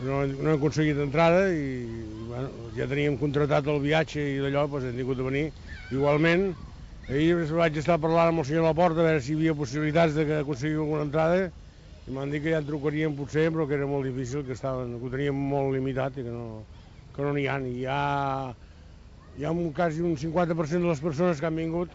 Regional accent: Calonge, Catalonia, Spain; Jo vinc de Calonge, hem vingut 6

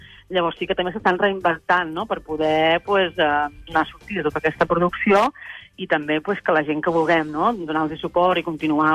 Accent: Girona, Catalonia, Spain; now in Barcelona, Spain; Jo visc a Barcelona, soc de Girona, però visc a Barcelona.

